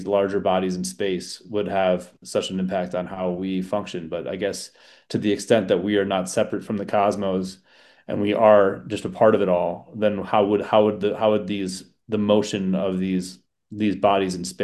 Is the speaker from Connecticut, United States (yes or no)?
yes; Connecticut, United States; But like for me, I grew up in Connecticut, and like as much as I feel like I've become a pretty worldly, well-seasoned person, like there's still parts of Connecticut that definitely have taken hold